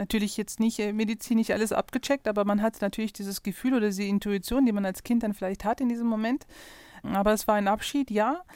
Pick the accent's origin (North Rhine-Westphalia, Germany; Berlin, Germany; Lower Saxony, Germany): North Rhine-Westphalia, Germany; Neuss; aber als Heimattitel ist schon Neuss, ja.